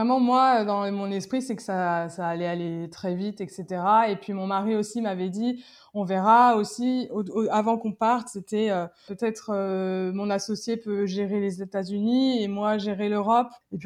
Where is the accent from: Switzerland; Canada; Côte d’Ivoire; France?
France; now in Los Angeles, United States; Je suis française, j'habitais à Paris avant de débarquer à Los Angeles.